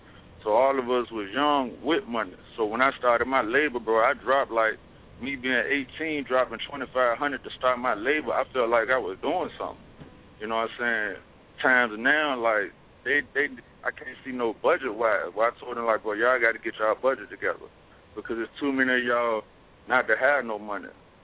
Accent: Richmond, United States; So it's just like my family, my niggas that I grew up with in Richmond that knew me before I went to Memphis and came back

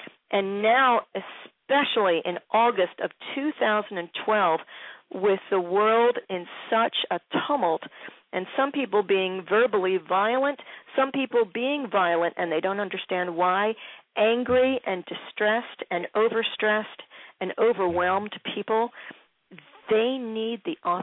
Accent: Philadelphia, Pennsylvania, United States; And I might be a Philadelphia girl, but you put me back in Tennessee, and within a couple of seconds, hey, how y'all doing?

